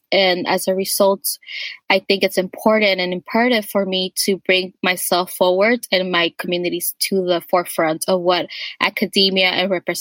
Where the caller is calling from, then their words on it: Seattle, Washington, United States; I'm recording from the Duwamish lands, also known as Seattle.